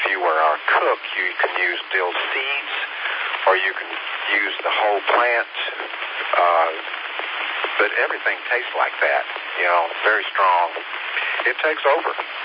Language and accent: English; Tennessee, United States; I just walked into this little shop in my hometown back in Tennessee